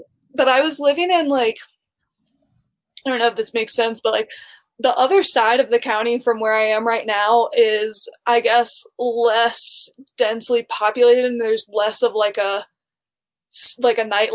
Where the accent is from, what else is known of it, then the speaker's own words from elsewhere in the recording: the South, United States; And I think like growing up in the South, it was a lot harder to like rid myself of those like negative connotations of it